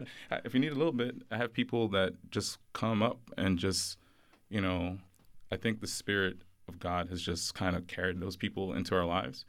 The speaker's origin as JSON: {"language": "English", "town": "Houston", "region": "Texas", "country": "United States", "said": "I was born in Houston. I'm as Texan as you come, you know?"}